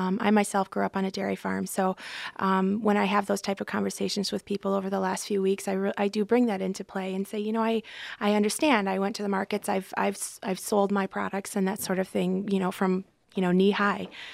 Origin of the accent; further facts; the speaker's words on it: Michigan, United States; I am from Western Michigan. That's where the dairy farm is located that I grew up on.